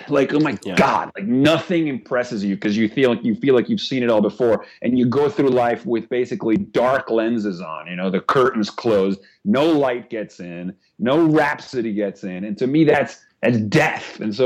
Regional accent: Caracas, Capital District, Venezuela; moved away as an adult; I grew up in Venezuela, and I lived in Caracas, the capital, until I was 18. And I grew up bilingual. Like I basically, in my house, they spoke English and Spanish at the same time.

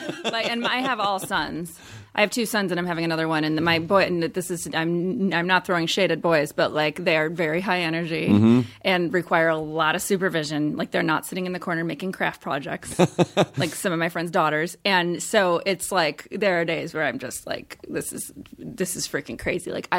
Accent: Midwest, United States; Like I grew up in the Midwest. I went to Catholic school and like, it was a completely different existence.

